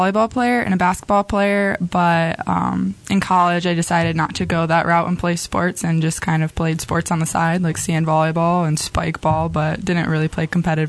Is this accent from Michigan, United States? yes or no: yes; Jackson, Michigan, United States; You know, I grew up in Jackson, kind of. I lived on Lake Leanne, so we'd always come to Jackson.